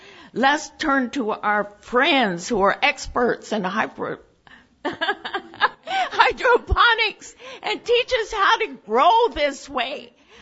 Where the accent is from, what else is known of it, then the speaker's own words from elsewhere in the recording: United States; I'm originally from the States